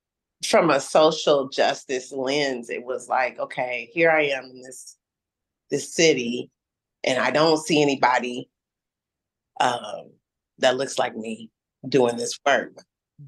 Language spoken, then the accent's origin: English; Seattle, Washington, United States; growing up in Seattle, where there's so many different cultures represented, it was just easy to do.